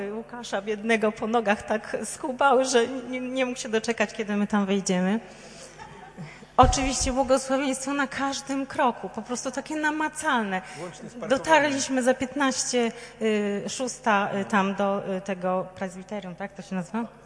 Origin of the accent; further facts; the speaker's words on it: Wroclaw, Lower Silesian Voivodeship, Poland; A ona mówi tak, a skąd jesteście? A my mówimy, z Wrocławia.